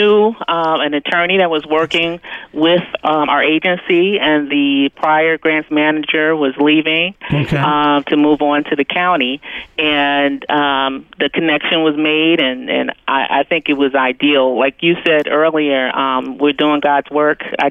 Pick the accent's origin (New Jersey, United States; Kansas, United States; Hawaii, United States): New Jersey, United States; Newark; Well, I'm originally from Newark, New Jersey, born and raised. I lived in public housing in the city, and also I attended public schools.